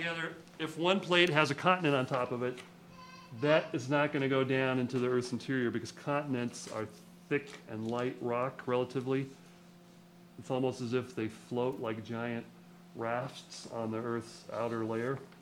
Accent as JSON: {"language": "English", "region": "Washington", "country": "United States", "said": "So I'm from in the middle, I'm from Washington, and I just lump them all together and call them the one."}